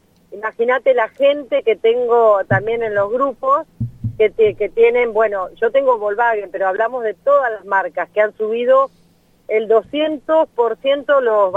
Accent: Bella Vista, Buenos Aires Province, Argentina; yo soy de Bella Vista, partido de San Miguel, provincia uh-huh. de Buenos Aires.

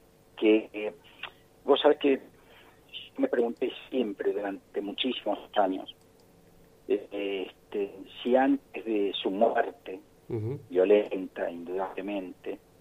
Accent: La Plata, Buenos Aires Province, Argentina; soy de La Plata

